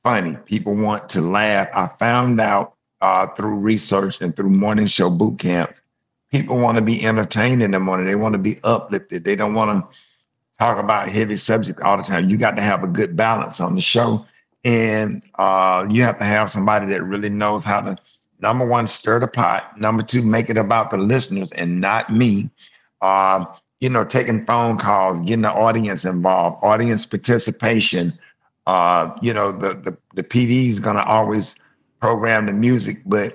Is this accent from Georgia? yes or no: no; Atlanta, Georgia, United States; We partied in Atlanta. We grew up in Atlanta also.